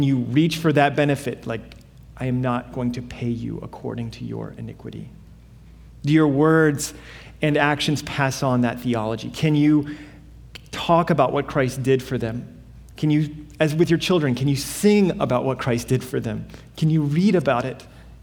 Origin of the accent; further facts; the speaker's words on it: Alabama, United States; I grew up in Alabama, as I've said, and my parents still live there, and my parents continue to graciously store some of my stuff in their garage.